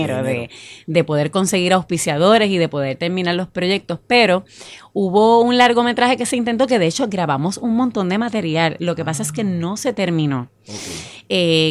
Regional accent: Utuado, Puerto Rico; Pero como soy del pueblo de Utuado, que es un pueblo del área central de Puerto Rico.

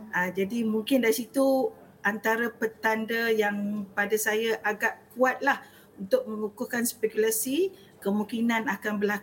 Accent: Sarawak, Malaysia; kita sebagai rakyat Sarawak bersedia untuk mengharungi apa ni, election yang ke-12 nanti.

